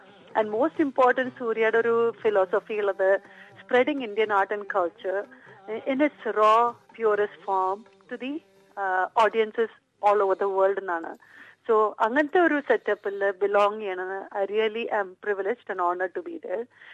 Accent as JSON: {"language": "Malayalam", "region": "Kerala", "country": "India", "said": "ഞാനൊരു മലയാളിയായിട്ട് നമ്മളുടെ നാടൻ കലേനെ നമ്മൾ എൻകറേജ് ചെയ്തില്ലെങ്കിൽ പിന്നെ ആര് ചെയ്യും?"}